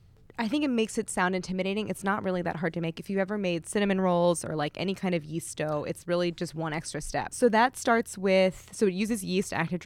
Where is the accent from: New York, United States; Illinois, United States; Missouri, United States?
Missouri, United States; St. Louis; We had a thing in elementary school called Prairie Day because I grew up in St. Louis